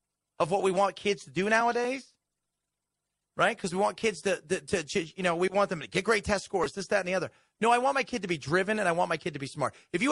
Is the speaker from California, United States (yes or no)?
yes; Long Beach, California, United States; I grew up in Long Beach in Cypress, California.